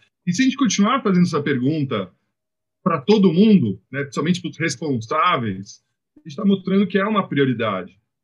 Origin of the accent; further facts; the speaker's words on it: São Paulo, Brazil; also born or lived in England; eu vim para o Brasil, cresci o segundo metro aqui no Brasil, morando no Butantã e indo para a escola de bicicleta em Pinheiros, atravessando a ponte em cima do Rio Pinheiros. Hoje em dia, na verdade, é o contrário. Eu moro em Pinheiros